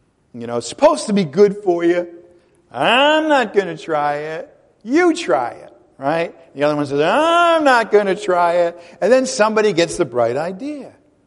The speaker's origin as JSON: {"language": "English", "region": "Rhode Island", "country": "United States", "said": "I'm going to try to pronounce all the letters because I'm from Rhode Island. Sometimes I skip some."}